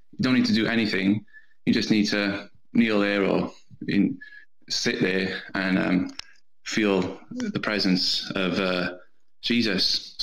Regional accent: Cardiff, Wales, United Kingdom; I'm from Cardiff in the UK.

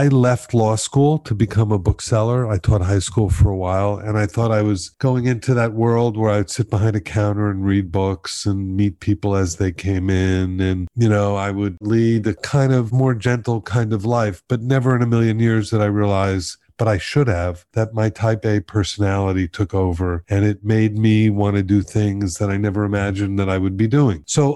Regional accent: Miami, Florida, United States; And I grew up in Miami and I had that very same feeling.

